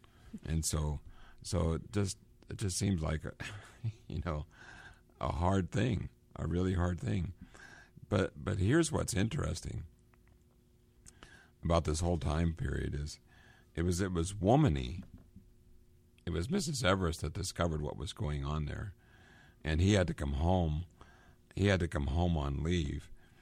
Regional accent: United States; Sorry. We're American. We can't say stiff.

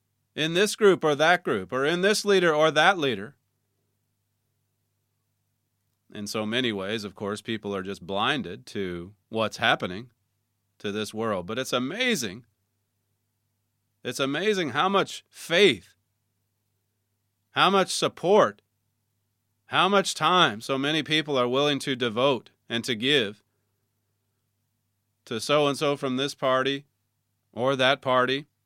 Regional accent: Oklahoma, United States; now in United Kingdom; Even when I tell people here in the UK I'm from Oklahoma, I think 99 times out of 100, it immediately goes into the song … from the play.

